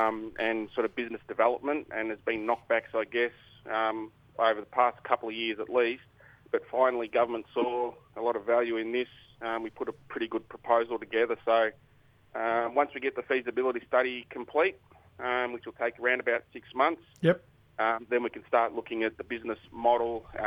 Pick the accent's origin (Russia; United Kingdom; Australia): Australia; Shepparton, Victoria; I'm Yorta Yorta Wamba Wamba man. I'm from Shepparton in the Goulburn Murray region, Victoria.